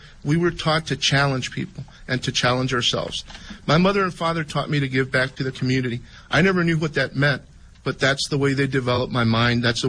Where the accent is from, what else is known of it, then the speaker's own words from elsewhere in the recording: San Antonio, Texas, United States; I'm originally from San Antonio